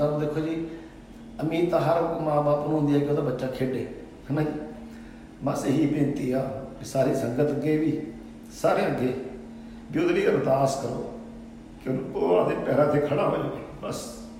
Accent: Ludhiana, Punjab, India; ਮੈਂ ਲੁਧਿਆਣੇ ਹਾਂ ਜੀ, ਮੈਂ ਲੁਧਿਆਣੇ ਤੋਂ ਬਿਲੋਂਗ ਕਰਦਾ ਜੀ

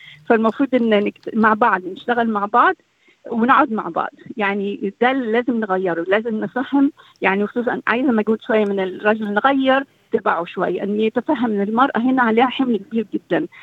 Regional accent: Egypt; moved away; وإحنا عندنا في مصر الولد بيكبر هو في السيد في البيت

